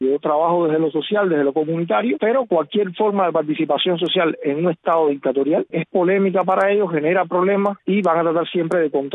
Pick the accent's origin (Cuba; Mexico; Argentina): Cuba; mi derecho como ciudadano cubano a moverme por todo el territorio nacional